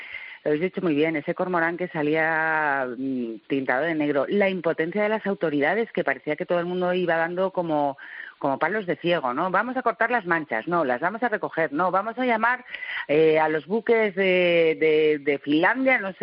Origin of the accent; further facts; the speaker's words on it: Madrid, Community of Madrid, Spain; yo soy de Madrid